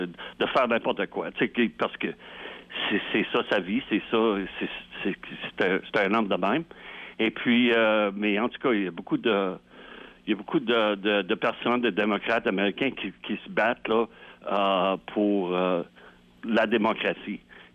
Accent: Quebec, Canada; now in United States; Je suis québécois, mais je vis aux États-Unis.

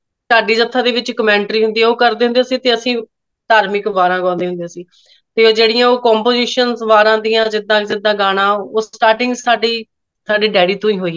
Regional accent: Majri, Punjab, India; ਬਚਪਨ ਸਾਡਾ ਸਾਡੇ ਪਿੰਡ ਮਾਜਰੀ, ਲੁਧਿਆਣਾ ਜ਼ਿਲ੍ਹਾ ਦੇ ਵਿੱਚ ਮਾਜਰੀ ਪਿੰਡ। ਅਸੀਂ, ਮੈਂ ਉੱਥੇ ਹੀ ਜੰਮੀ ਪਲੀ ਹਾਂ, ਵੱਡੀ ਹੋਈ ਹਾਂ, ਉੱਥੇ ਹੀ ਸਾਡੀ ਸਕੂਲਿੰਗ ਆ। ਫਿਰ ਜਦੋਂ ਅਸੀਂ ਪ੍ਰੋਫੈਸ਼ਨਲੀ ਆਪਣੀ ਸਿੰਗਿੰਗ ਨੂੰ ਅਪਣਾਇਆ ਤੇ ਫਿਰ ਅਸੀਂ ਲੁਧਿਆਣੇ ਸ਼ਿਫਟ ਹੋ ਗਏ

